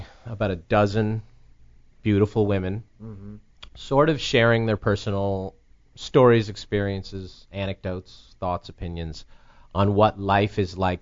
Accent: New York, United States; Yeah, I'm from New York.

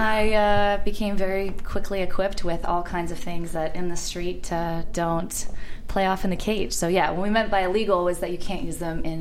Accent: Santa Cruz, California, United States; And I was also raised in Santa Cruz, which is a surfer town, so mermaids were very common in my household

